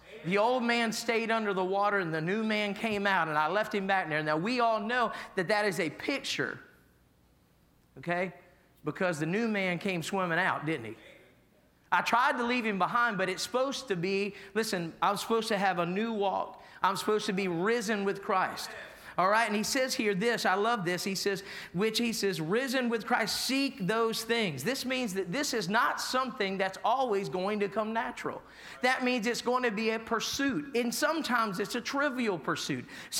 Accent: United States; I was born with the privilege of freedom of being an American

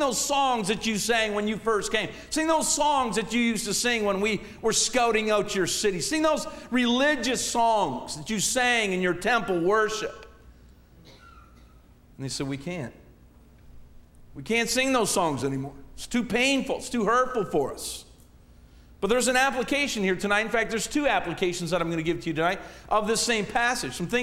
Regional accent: Canada; I'm a Canadian. We're peaceful people.

